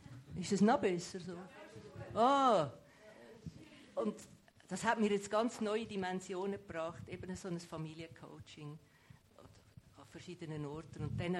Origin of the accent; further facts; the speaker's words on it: Zurich, Switzerland; Ja gut, ich bin jetzt in Zürich aufgewachsen, ich kenne eigentlich gar nichts anderes.